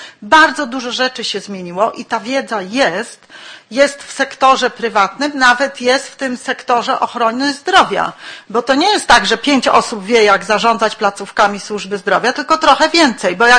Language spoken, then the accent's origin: Polish; Poznań, Greater Poland Voivodeship, Poland; ja jestem z Poznania